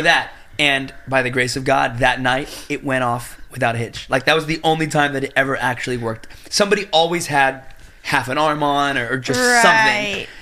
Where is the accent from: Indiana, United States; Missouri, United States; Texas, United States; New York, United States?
Missouri, United States; Columbia; I was born in Missouri.